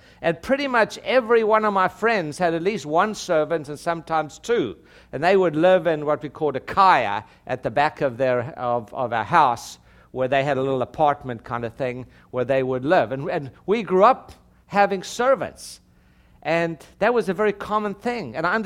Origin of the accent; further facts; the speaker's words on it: South Africa; I grew up in South Africa. In South Africa, we didn't have slavery.